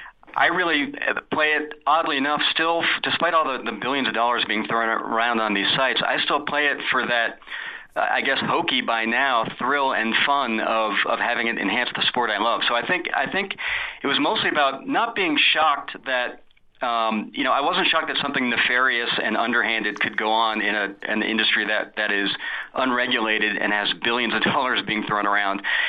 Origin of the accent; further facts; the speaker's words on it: Boston, Massachusetts, United States; I grew up in and around Boston. I was a lifelong Patriots fan going back to the Jim Plunkett days.